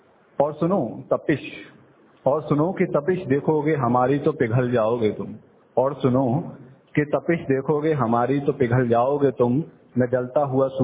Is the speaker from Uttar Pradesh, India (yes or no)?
no; Kolar, Karnataka, India; मैं कोलार से हूँ